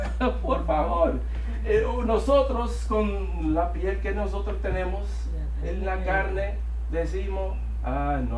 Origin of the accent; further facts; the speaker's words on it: Long Island, New York, United States; born there; Spanish is a second language; yo nací aquí en los Estados Unidos, en Long Island, Nueva York, de cerca de la ciudad. Y hermanos, mi familia no son hispanos, no hablan, no de habla español, pero Dios me ha dado ese don de hablar parcialmente en el español.